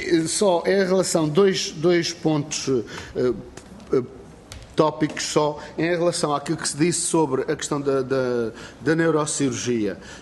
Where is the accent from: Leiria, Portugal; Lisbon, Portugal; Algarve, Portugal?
Algarve, Portugal; O Algarve, de facto, é um local paradisíaco, que eu gosto muito de lá viver, porque eu sou algarvio